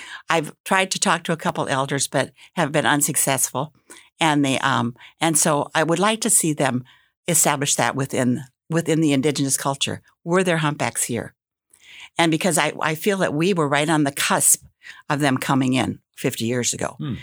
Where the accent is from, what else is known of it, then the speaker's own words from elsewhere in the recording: Wisconsin, United States; accent: Wisconsin twang; I'm from Wisconsin. Can you hear that Wisconsin twang?